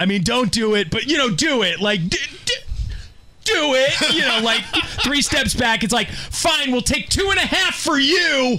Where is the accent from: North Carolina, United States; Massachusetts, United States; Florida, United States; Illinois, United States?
Massachusetts, United States; Boston; Senior year high school. I grew up in Boston.